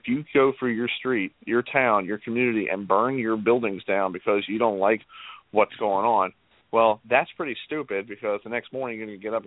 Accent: New York, United States; now in Baltimore, United States; I was born and raised in New York, and I was moved down here in 1987 with my parents relocated. And technically, Baltimore is my home.

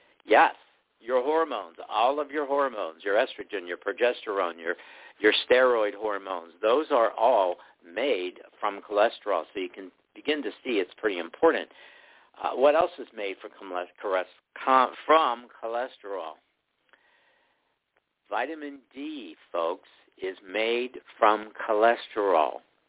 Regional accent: Greensburg, Pennsylvania, United States; I'm from Greensburg, Pennsylvania.

